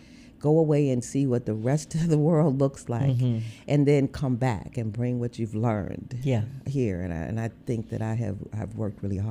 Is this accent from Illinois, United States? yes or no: no; Memphis, Tennessee, United States; Well, grew up in South Memphis, South Parkway, an area that was full of educators.